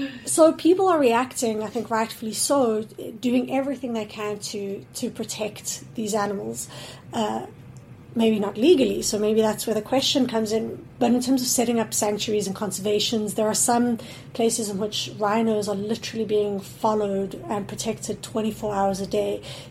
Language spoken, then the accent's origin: English; South Africa; I'm from South Africa